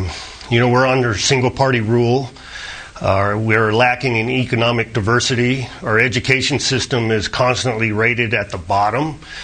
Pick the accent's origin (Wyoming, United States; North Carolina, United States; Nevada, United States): Nevada, United States; Las Vegas; also born or lived in Misawa, Japan / Europe; I was born in Misawa, Japan, and we bounced around Europe in my early formative years and then ended up at Nellis Air Force Base here in Las Vegas. Attended the local Rancho High School here